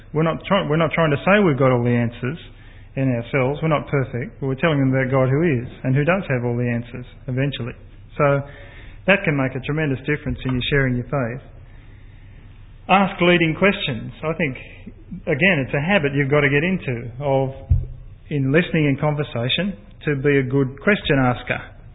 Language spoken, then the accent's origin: English; Bourke, New South Wales, Australia; Instead of somebody says to me, where do you come from? And I say, Bourke, and that's always a good talking point.